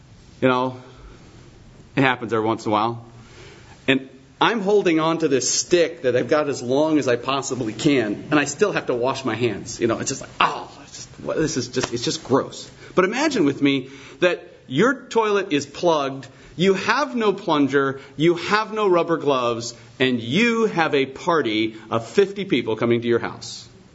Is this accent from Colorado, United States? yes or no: yes; Colorado, United States; when I grew up out in Colorado and visited my grandfather's farm